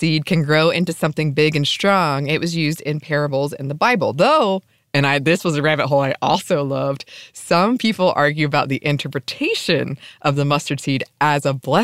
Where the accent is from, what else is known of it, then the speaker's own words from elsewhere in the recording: the South, United States; I will say, growing up in the South